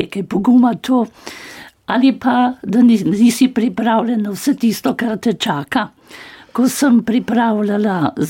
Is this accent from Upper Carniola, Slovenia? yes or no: yes; Upper Carniola, Slovenia; Oh, veste, kako je, jaz sem Gorenka.